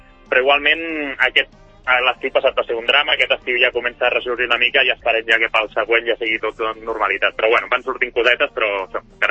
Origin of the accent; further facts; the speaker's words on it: Palau-solità i Plegamans, Catalonia, Spain; now in Sant Cugat del Vallès, Spain; jo ara fa poc que he vingut a Sant Cugat, jo soc de Palau de Plegamans, que també és Vallès Occidental.